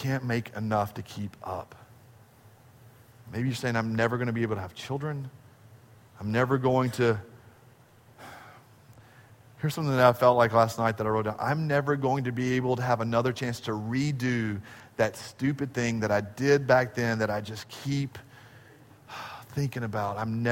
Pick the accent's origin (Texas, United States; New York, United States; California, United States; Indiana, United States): Texas, United States; Dallas; Well, you know, we're from Dallas. We don't sound like that at all, right?